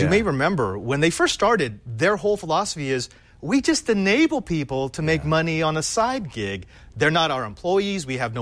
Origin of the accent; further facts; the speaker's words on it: Philippines; Now, I don't want to show mine because I'm Filipino and basically I'm genetic meatloaf.